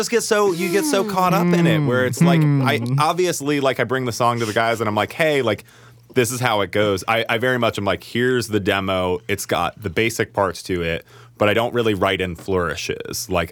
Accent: Harrisonburg, Virginia, United States; I'm from Harrisonburg, Virginia, down on Route 81, Interstate 81, not Route 11, Interstate 81.

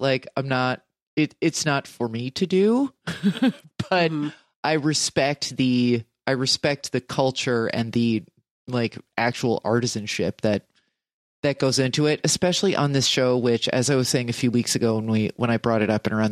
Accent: New Jersey, United States; I'm from New Jersey, so this is normal to have

